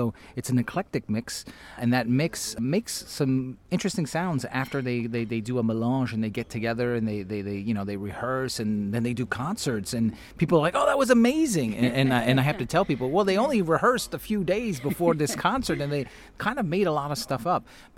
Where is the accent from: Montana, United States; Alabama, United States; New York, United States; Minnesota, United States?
New York, United States; New York City; moved away as an adult; now in Brittany, France; I grew up in New York City. I was born there.